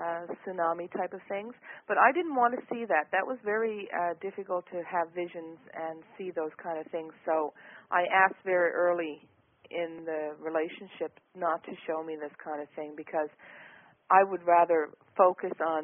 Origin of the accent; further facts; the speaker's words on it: Newfoundland and Labrador, Canada; I grew up in Newfoundland. It was a very simple community and, you know, very, very strict in the old ways.